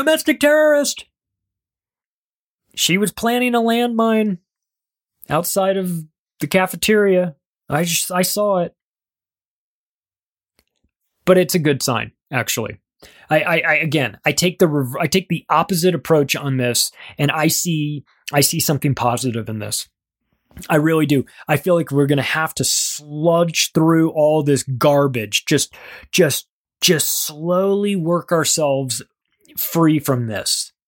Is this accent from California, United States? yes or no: yes; California, United States; I'm from Southern California. I grew up there. I love it. Loved it. Beautiful place.